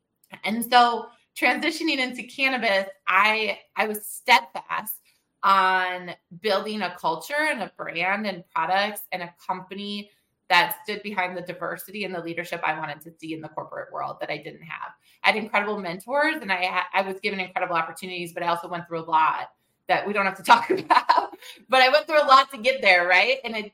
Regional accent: Wisconsin, United States; I grew up in the Midwest in Wisconsin.

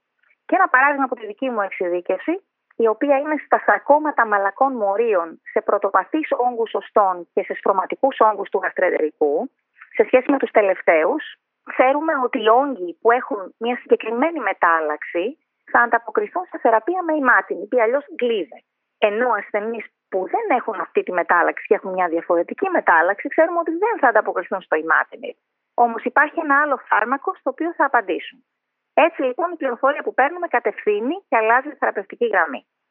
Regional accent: Greece; moved away as an adult; now in London, United Kingdom; Όταν ουσιαστικά έφυγα από την Ελλάδα μαζί με τον σύζυγό μου, που είναι επίσης ιατρός, για να δουλέψουμε στο Λονδίνο.

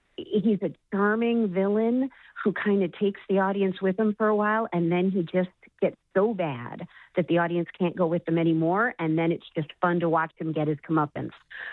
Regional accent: Chicago, Illinois, United States; And I'm actually from Chicago

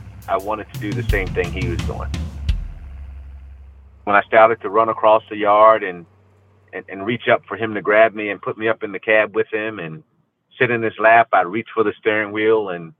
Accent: Reedville, Virginia, United States; My hometown of Reedville, Virginia, is the last commercial fishing village on the whole East Coast between Florida and Maine.

